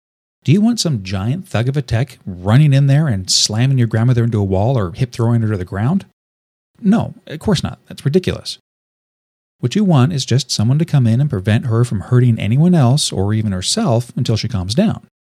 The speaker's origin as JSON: {"language": "English", "region": "California", "country": "United States", "said": "Topping out the list is Texas, and my home state of California is actually only number 2."}